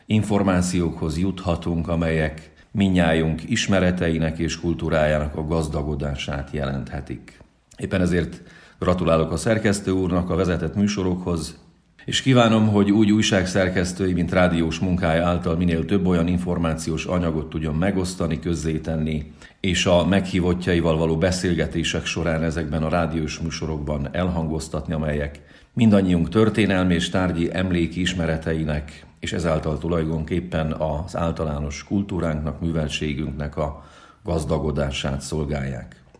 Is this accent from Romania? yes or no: yes; Várkudu, Cluj County, Romania; 1974-ben születtem Kolozsváron. A Nagyszamosmenti Várkuduban nőttem fel, és ott töltöttem gyermekkorom nagy részét, ugyanis édesapám ott volt református lelkipásztor.